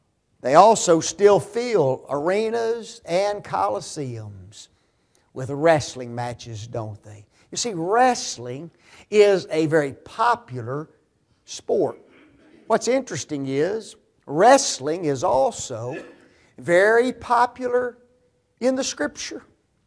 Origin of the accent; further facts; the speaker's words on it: Memphis, Tennessee, United States; When I grew up in Memphis, Tennessee, one of the big things during my days of growing up was wrestling.